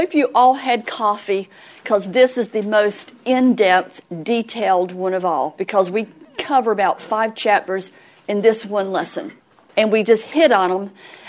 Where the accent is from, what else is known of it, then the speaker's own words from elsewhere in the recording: the South, United States; accent: Southern; also born or lived in West; Well, my accent used to be a lot worse than it is now. But I was judged as ignorant because I had a very deep southern accent.